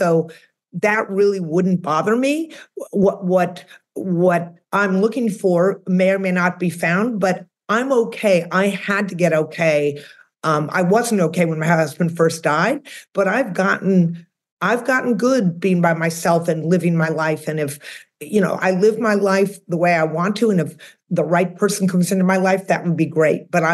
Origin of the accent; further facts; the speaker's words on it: Massachusetts, United States; now in Texas, United States; you gotta remember, I'm originally from the Northeast. I'm from outside of Boston.